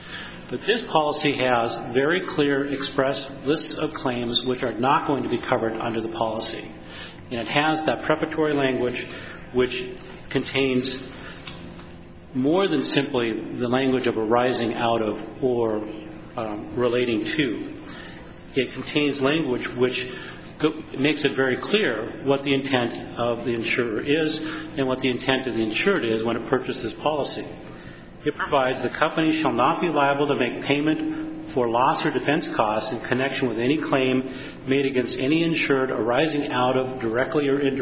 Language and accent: English; Great Falls, Montana, United States; I'm from Great Falls, Montana.